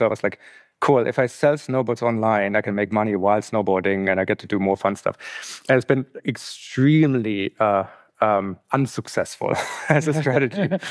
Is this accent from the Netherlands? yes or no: no; Germany; now in Canada; I came from Germany, living in Canada, 2004.